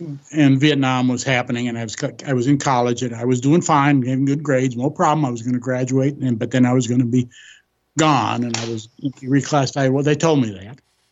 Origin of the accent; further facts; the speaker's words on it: Los Angeles, California, United States; And so I graduated high school and college in Los Angeles, in San Fernando Valley.